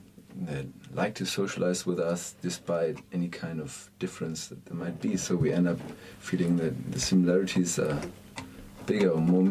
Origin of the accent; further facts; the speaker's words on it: North Rhine-Westphalia, Germany; English is a second language; I'm from the Ruhrpott. I grew up in between Dortmund and Bochum and Witten.